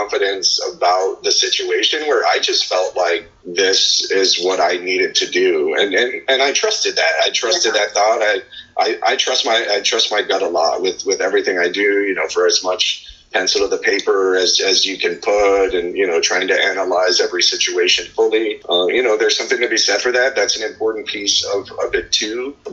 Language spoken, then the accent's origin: English; Texas, United States; growing up in South Texas, being around Mexican culture, Mexican-American culture here in the state of Texas